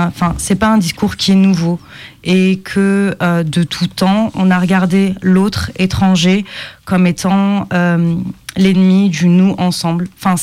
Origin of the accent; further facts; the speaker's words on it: France; also born or lived in Tunisia; Donc je suis née en Tunisie, je suis arrivée en France, j'avais un an.